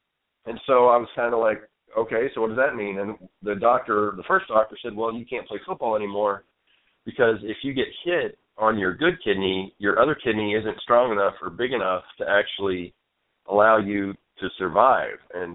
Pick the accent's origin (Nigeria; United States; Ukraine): United States; Fort Smith, Arkansas; I live in Southern California now, but originally I am from Fort Smith, Arkansas. It's the second biggest city in the state, a whopping 85,000 strong.